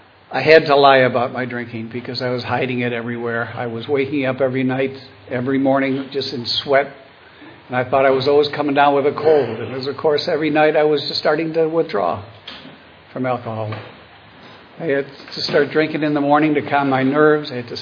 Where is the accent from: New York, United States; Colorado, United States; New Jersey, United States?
New York, United States; Buffalo; Born and raised in Buffalo, went to school at John Carroll University in Cleveland, Ohio, a Jesuits college, and I had a nice, privileged upbringing.